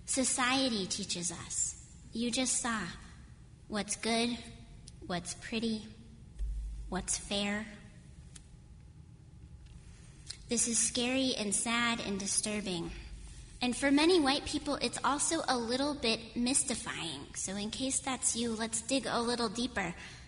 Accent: Wyoming, United States; I grew up in Wyoming. My immediate family were not overt racists, and there weren't a lot of black people around. My Lutheran confirmation classes sure taught me some things about Catholics, though.

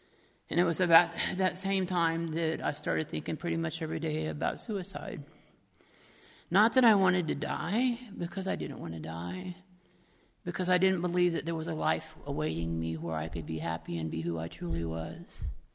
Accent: Eudora, Kansas, United States; I'll start my story by telling you that I was born in Lawrence, Kansas, last day of 1957, and I'm a Jayhawk, and it's not my fault. But I was raised on a little farm outside of Eudora, Kansas, a few miles east of Lawrence

